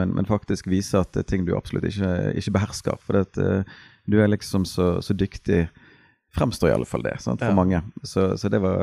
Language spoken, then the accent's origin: Norwegian; Bergen, Vestland, Norway; Jeg har akkurat blitt 44. Det skjedde 4. januar. Ja, jeg har vært bergenser hele livet. Først 2 år i Fjellveien, 3 år i Åsane.